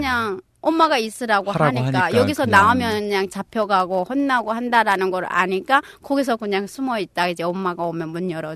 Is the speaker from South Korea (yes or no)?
no; South Pyongan, North Korea; moved away as an adult; 태어난 지 몇 개월 된 다음에 이제 18호 수용소로 또 삼촌제 때문에 또 갔다고 하네요.